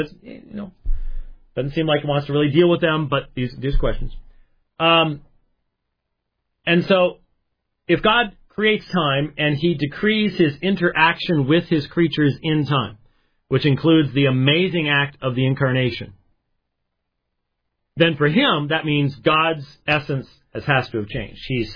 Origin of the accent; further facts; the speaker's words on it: Scotland, United Kingdom; even as a Scotsman, believe it or not.